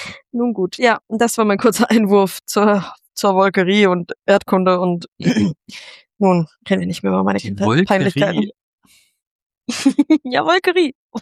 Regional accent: North Rhine-Westphalia, Germany; Oh, ich komme ja ursprünglich aus dem Ruhrgebiet.

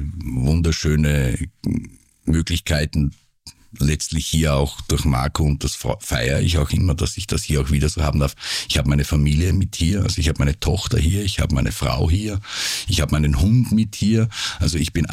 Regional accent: Lower Austria, Austria

